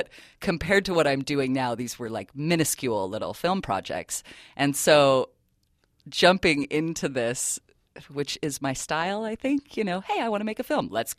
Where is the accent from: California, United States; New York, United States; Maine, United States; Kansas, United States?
California, United States; also born or lived in Newport Beach; I've grown up in California, most of the time on the Central Coast. I was born down in Newport Beach, but since I was three, I've lived in San Luis County.